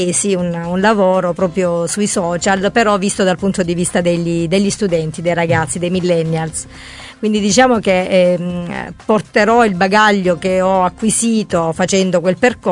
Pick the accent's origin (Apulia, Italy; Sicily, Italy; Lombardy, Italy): Apulia, Italy; Oria; Tra l'altro sono di Oria, per cui conosciamo benissimo le competizioni tra Oria e Francavilla.